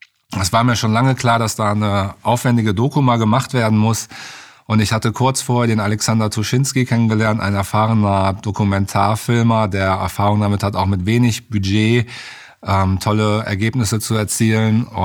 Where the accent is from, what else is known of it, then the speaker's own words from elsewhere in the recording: Cologne, North Rhine-Westphalia, Germany; now in Berlin, Germany; ich komme aus Berlin, ich wohne in Berlin, aber ich komme ursprünglich aus Köln am schönen Rhein.